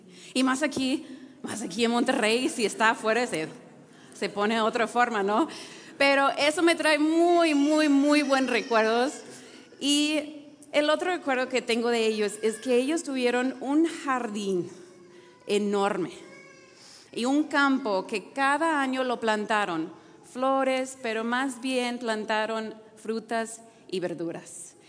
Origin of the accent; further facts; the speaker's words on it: Wisconsin, United States; born there; yo nací en un estado en Estados Unidos que se llama Wisconsin.